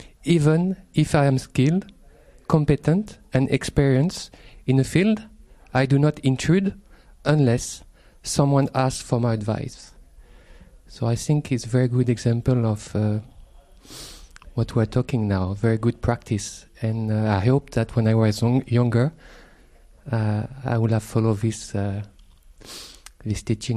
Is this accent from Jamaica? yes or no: no; France; accent: French; English is a second language; Because with my French accent, I'm afraid.